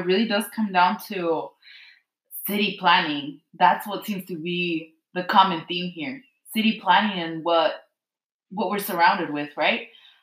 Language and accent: English; Watsonville, California, United States; or I come from Watsonville, California, and that's a very agricultural community. My parents work in the fields